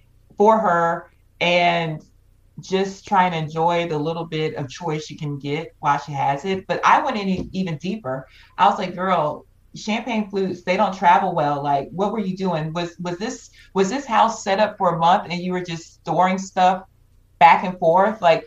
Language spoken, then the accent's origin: English; the South, United States; growing up in the South, you know, you'll be surprised at things you hear